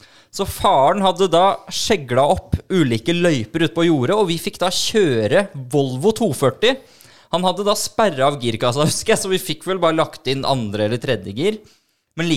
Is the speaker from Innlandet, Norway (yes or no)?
yes; Eidskog, Innlandet, Norway; Vi er jo fra Eidskog. Vi feirer jo bursdag der også.